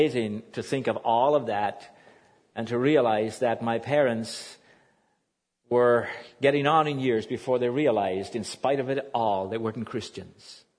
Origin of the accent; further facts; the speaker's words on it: Ireland; I grew up in Southern Ireland, as has been mentioned.